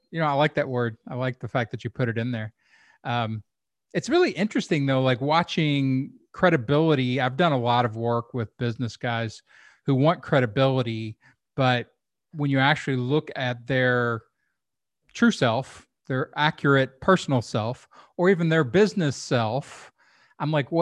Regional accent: Kentucky, United States; Hey, I'm from Kentucky originally

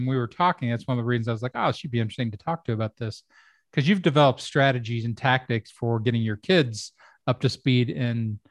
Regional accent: Kentucky, United States; accent: mostly Midwestern; Yeah, I went to school in Ohio and I grew up in Kentucky. And Kentucky's on the border of the South. And some people from Kentucky sound very Southern and some sound very Midwestern. And I'm probably 90% Midwestern

